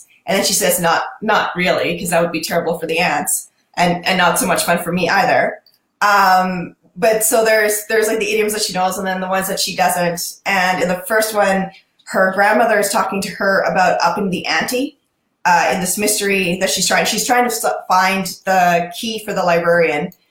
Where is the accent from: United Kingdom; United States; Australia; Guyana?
Guyana; first language Guyanese Creole; So as a kid growing up, that happened to me all the time when people would like say a word and it's, and I'm interpreting it through the Guyanese filter and it is so not that.